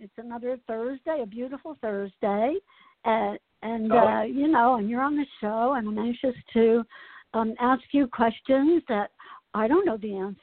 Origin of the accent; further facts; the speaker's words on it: Asbury Park, New Jersey, United States; So I remember, I remember. I grew up in Asbury, so.